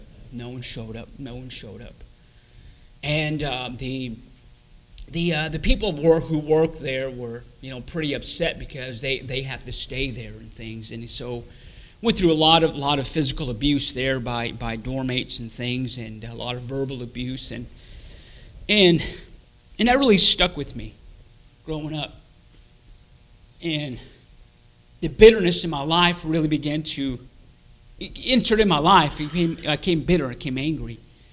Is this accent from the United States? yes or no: yes; United States; I grew up there on the Navajo Indian Reservation, born and raised there on the reservation.